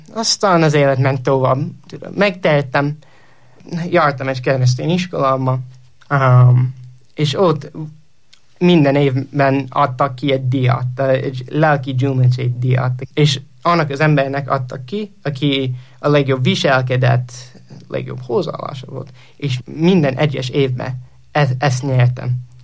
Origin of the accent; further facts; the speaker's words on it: Indiana, United States; also born or lived in Pennsylvania; Ahogy mondtam, egy keresztény családban nőttem föl, és Pennsylvaniában születtem, de amikor 8 éves voltam, elköltöztünk Pennsylvaniából Indiánába egy apukám új munkahelye miatt